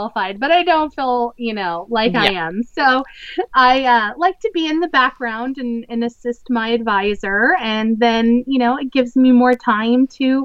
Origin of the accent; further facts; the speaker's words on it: Montana, United States; I grew up in Montana, which is a couple of states over from where I live now. I grew up in a rural area.